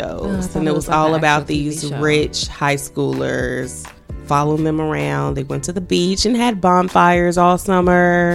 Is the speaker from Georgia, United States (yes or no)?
no; Gary, Indiana, United States; I'm from Gary. We didn't have any money.